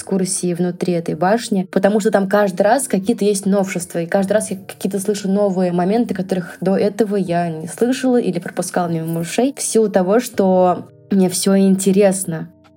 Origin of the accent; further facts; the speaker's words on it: Kolomna, Moscow Oblast, Russia; сегодня я поделилась своими точками притяжения города Коломна. И я буду очень рада, если вы посетите мой родной город.